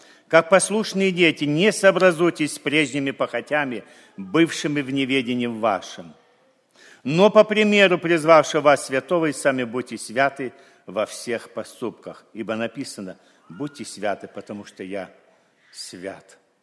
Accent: Vostochny, Primorsky Krai, Russia; now in Siberia, Russia; Потому что я сам выходец из Приморья. Приморский край такой, из-под Находки. Был такой порт Восточный, он и есть. Прекрасный поселок. И вот я там жил

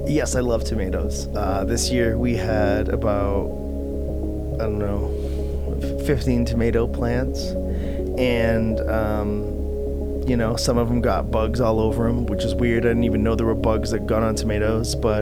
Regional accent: New England, United States; I come from New England

